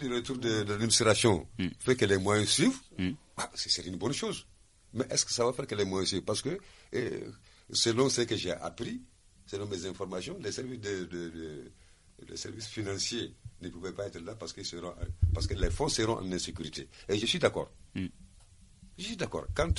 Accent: Mali; Parce que nous, on est maliens. On a lutté pour être maliens. on est malien, on restera malien.

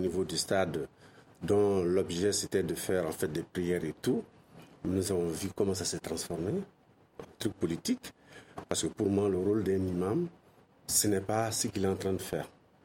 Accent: Mali; De toute façon, nous sommes tous des Maliens.

